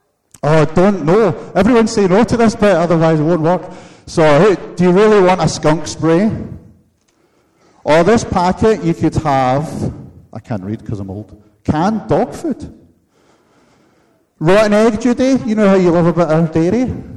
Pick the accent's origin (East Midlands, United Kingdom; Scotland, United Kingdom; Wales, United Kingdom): Scotland, United Kingdom; I'm Scottish, Isaac. I'm not that generous.